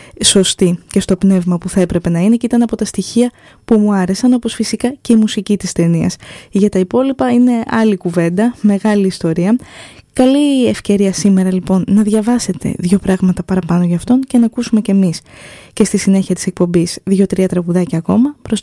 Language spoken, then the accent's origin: Greek; Trikala, Thessaly, Greece; στην ιδιαίτερη πατρίδα μου, στα Τρίκαλα, στη Θεσσαλία